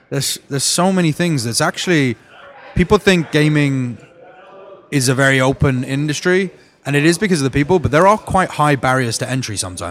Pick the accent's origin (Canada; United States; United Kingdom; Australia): United Kingdom; And that felt really good for me being British and it being a game I really love.